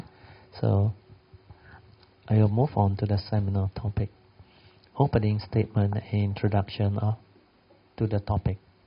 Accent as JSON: {"language": "English", "country": "Malaysia", "said": "I was invited as a Malaysian speaker."}